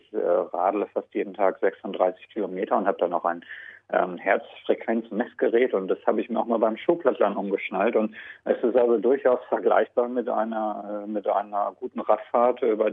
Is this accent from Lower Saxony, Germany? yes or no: yes; Lower Saxony, Germany; now in Adelaide, Australia; Also ich muss selber erstmal sagen, ich bin auch ein Nicht-Bayer. Ich komme ursprünglich aus dem Harz, aus Niedersachsen.